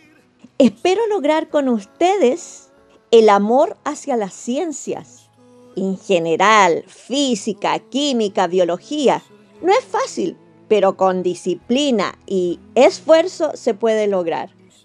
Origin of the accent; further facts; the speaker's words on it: Chuquicamata, Antofagasta, Chile; les contaré que soy de Chuquicamata. De hecho, El Salvador me recuerda mucho mi feliz infancia y parte de adolescencia que viví en el ex campamento minero de la Segunda Región.